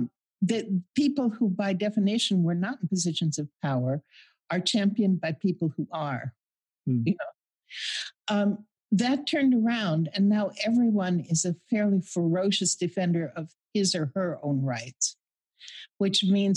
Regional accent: Mountain West, United States; You know, I grew up in the Mountain West and I virtually never saw a gun.

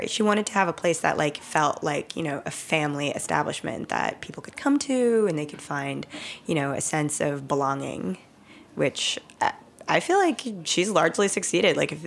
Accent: New York, United States; born there; Yes, I was born in New York.

